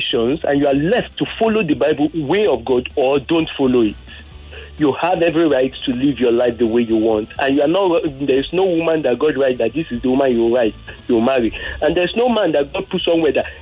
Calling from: Lekki, Lagos, Nigeria; I'm from Lekki.

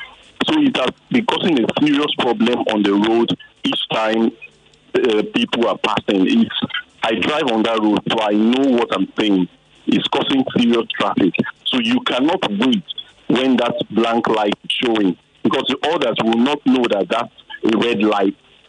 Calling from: Lekki, Lagos, Nigeria; I'm calling from Lekki.

